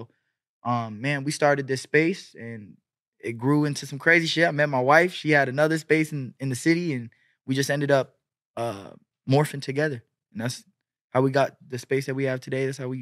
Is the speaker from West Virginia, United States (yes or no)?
no; Long Beach, California, United States; now in Chicago, United States; So I'm from California originally, Long Beach, 7th and Terminal.